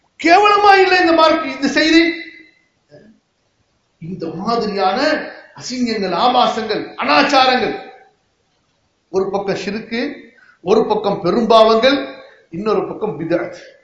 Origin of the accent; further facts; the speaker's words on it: Karaikal, Puducherry, India; நான் வந்து காரைக்காலை சேர்ந்தவன், புரியுதா?